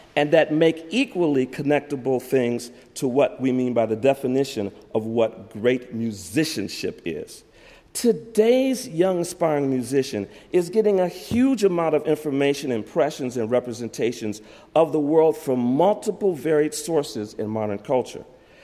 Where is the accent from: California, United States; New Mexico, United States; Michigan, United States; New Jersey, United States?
Michigan, United States; Detroit; Now, I will say that I'm from Detroit, which I'll talk a little bit about later